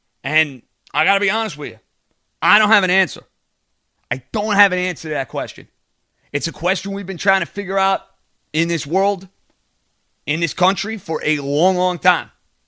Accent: New York, United States; I wouldn't be doing my service as a New Yorker and as an American

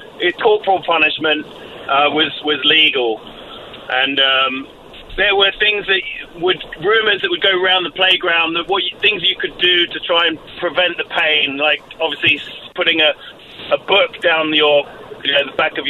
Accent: London, United Kingdom; Well, I grew up in London in the 70s and 80s

